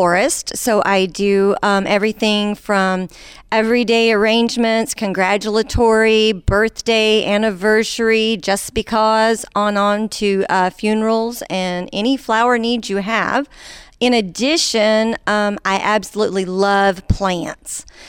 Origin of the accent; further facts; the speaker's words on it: Thayer, United States; And I'm a new business here in Thayer. And I love being back in my hometown with a small business and supporting our community.